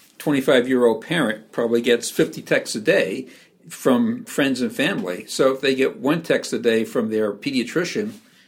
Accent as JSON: {"language": "English", "region": "New York", "country": "United States", "tie": "born or raised there", "said": "Well, I grew up in New York City, went to the beach every summer"}